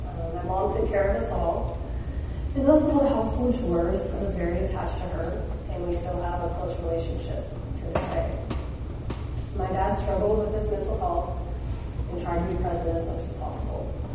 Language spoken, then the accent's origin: English; Houston, Texas, United States; Was born and raised in Houston, Texas. Grew up with both my parents who were married, an older sister. Graduated from Jersey Village High School.